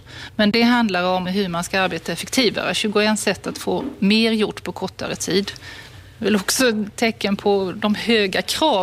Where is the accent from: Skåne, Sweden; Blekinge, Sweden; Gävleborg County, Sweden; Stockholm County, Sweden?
Blekinge, Sweden; Nej, jag kommer från Blekinge.